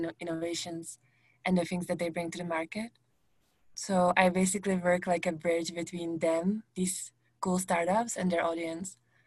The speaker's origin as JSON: {"language": "English", "country": "Czechia", "lives_now": "Medellin, Colombia", "said": "So I come from the Czech Republic, and like the majority of our team, I live in Medellin, Colombia."}